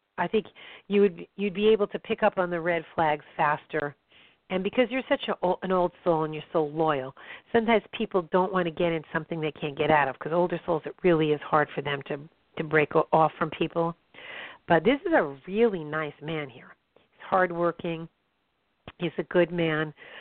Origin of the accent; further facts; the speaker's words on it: New York, United States; Well, that fits for Georgia, but I'm from New York.